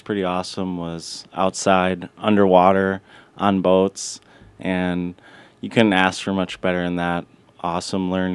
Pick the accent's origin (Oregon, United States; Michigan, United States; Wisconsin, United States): Wisconsin, United States; I'm from Wisconsin. I go to school at University of Wisconsin-Stout, and I was able to come out here to Alaska, which is awesome.